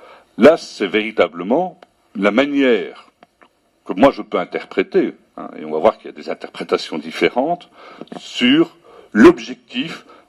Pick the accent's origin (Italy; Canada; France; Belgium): Belgium; vu que l'enseignement est obligatoire chez nous en Belgique, jusqu'à 18 ans.